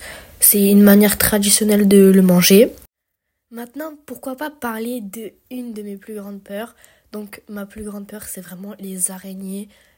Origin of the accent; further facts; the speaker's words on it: Avignon, Provence-Alpes-Côte d'Azur, France; born there; now in Portes-lès-Valence, France; d'origine turque algérienne. Je parle un peu ces deux langues. Je les comprends plus que je ne les parle. Je suis née à Avignon. J'ai déménagé à Port-les-Valence il y a 4 ans. J'y vis encore en ce moment.